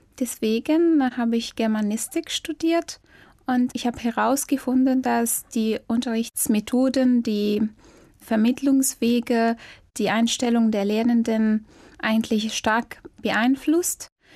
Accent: Cairo, Cairo Governorate, Egypt; Ich komme aus Ägypten, aus Kairo. Ich unterrichte Deutsch als Fremdsprache am Goethe-Institut Kairo. Bin im Jahr 1990 geboren.

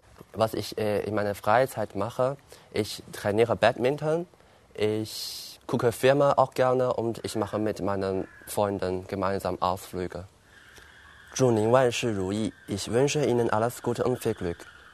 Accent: Nanjing, Jiangsu, China; German is a second language; Ich bin am 8. August 1992 geboren und ich komme aus Nanjing, China, eine Stadt an der Ostküste.

